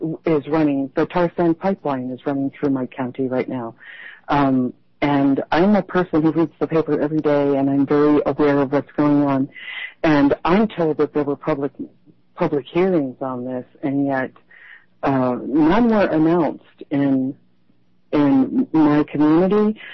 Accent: Iowa, United States; also born or lived in Chicago / New York City; I am not from here. I was originally from Northeast Iowa. I lived in Chicago for 12 years. I lived in New York City for 18 years.

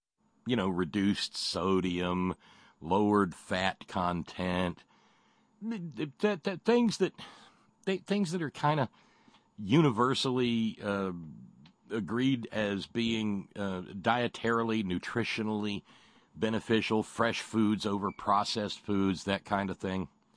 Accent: Alabama, United States; but I grew up in Alabama. The closest I got was canoeing.

